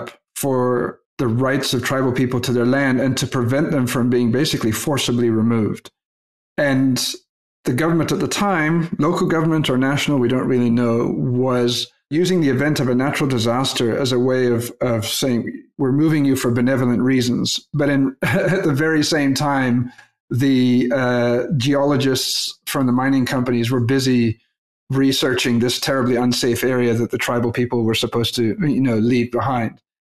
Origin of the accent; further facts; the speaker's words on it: Papua, Indonesia; In the island where I grew up in New Guinea